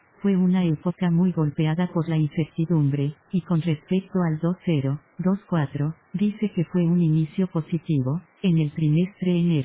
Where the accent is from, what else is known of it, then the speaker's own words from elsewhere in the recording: Colombia; Yo soy colombiano, aprecio el talento del país